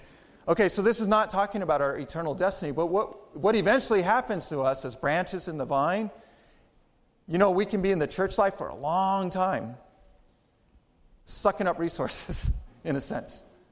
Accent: Arizona, United States; I know a lot about cactus because I grew up in Arizona.

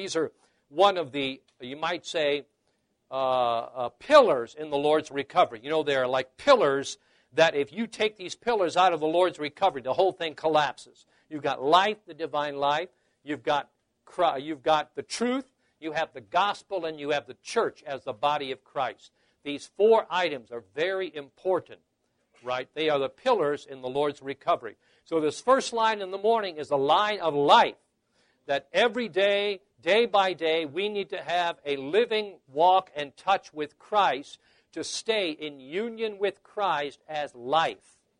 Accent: Gary, Indiana, United States; I was born and raised in Gary, Indiana, which is a little north of here. I grew up about a mile from Lake Michigan.

